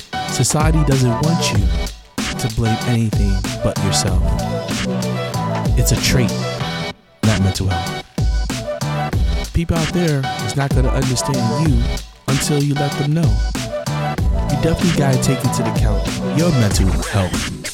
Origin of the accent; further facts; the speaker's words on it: New York City, New York, United States; I'm from the Bronx, New York. I was born and raised in the projects on welfare.